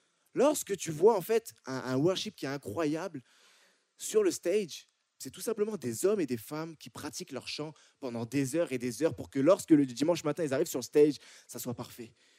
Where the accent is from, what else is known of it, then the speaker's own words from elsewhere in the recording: France; moved away as an adult; now in Canada; comme vous entendez à mon accent, là, moi, je viens de France, puis j'ai pas grandi, oui, Séverine représente, j'ai pas grandi ici au Québec. Je suis arrivé ici il y a une dizaine d'années